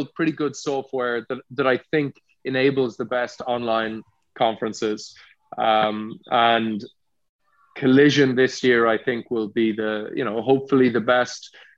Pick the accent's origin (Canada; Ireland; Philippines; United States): Ireland; because I'm Irish and I'm from Ireland